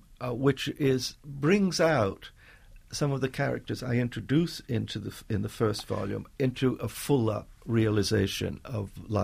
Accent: United States; now in London, United Kingdom; Well, you see, I'm British now, but I'm American as well.

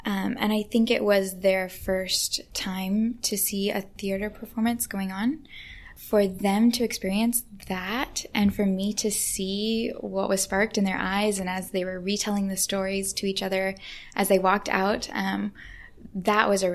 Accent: England, United Kingdom; which was a really big deal as an English person.

